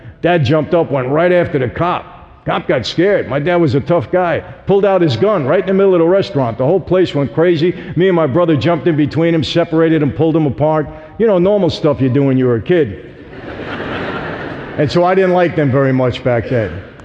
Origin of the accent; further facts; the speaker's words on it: Brooklyn, New York, United States; born there; I was born in Brooklyn, where there are five organized crime, La Cosa Nostra families, mafia families.